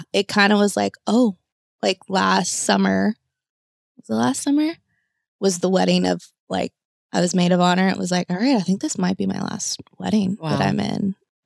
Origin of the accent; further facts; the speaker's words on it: Kentucky, United States; now in Charleston, United States; I'm from Kentucky, so I'm in the South, which, you know, Charleston is too, but Charleston is an anomaly.